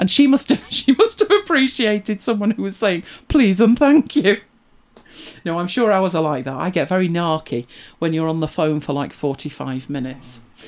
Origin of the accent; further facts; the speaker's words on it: England, United Kingdom; So I explained that I'm from England